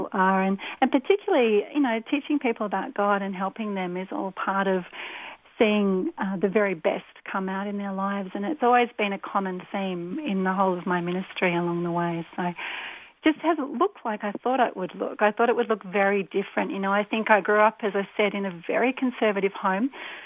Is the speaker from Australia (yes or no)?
yes; Melbourne, Victoria, Australia; Beautiful Melbourne.